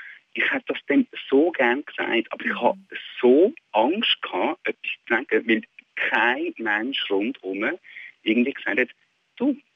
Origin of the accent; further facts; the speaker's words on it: Willisau, Lucerne, Switzerland; Ich komme ursprünglich aus dem Luzerner Hinterland, Willisau, in dieser Gegend.